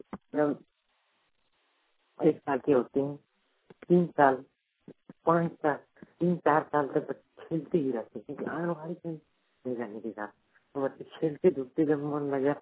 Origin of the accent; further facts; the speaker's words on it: Jharkhand, India; मैं देवघर जिले के निवासी हूँ, ग्राम पंगन बेरहा जयपुर थाना जयपुर जी पंचायत 3 नंबर 81 41।